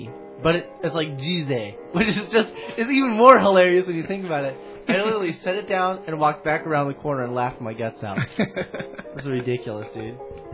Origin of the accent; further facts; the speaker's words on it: Quebec, Canada; I come from Quebec.